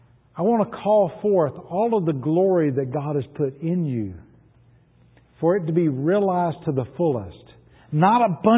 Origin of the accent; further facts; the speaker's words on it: Macon, Georgia, United States; accent: Southern; Now, I don't know if you've noticed, but I too have a Southern accent. I grew up in Macon, Georgia.